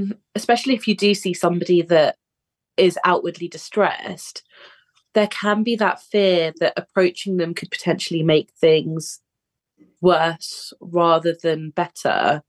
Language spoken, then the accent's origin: English; Harrow, London, United Kingdom; I've grown up in Harrow, and growing up in London and commuting